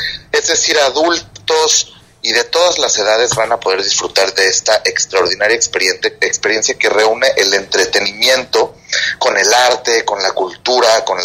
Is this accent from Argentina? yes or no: no; Mexico; lo que somos los mexicanos a nivel internacional